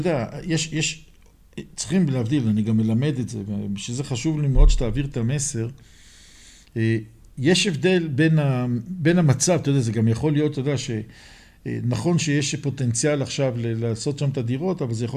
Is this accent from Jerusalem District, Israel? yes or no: yes; Jerusalem, Jerusalem District, Israel; אנחנו ירושלמים, כמו תל אביבים, רוצים לנסוע בעיר